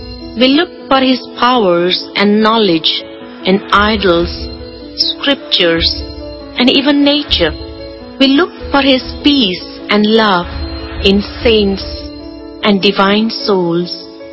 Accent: India; I'm a female. I'm an Indian. I'm a Hindu. I'm an engineer. I'm a mother.

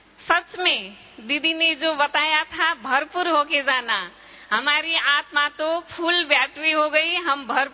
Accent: Nepal; नेपाल से आई हुई हूँ।

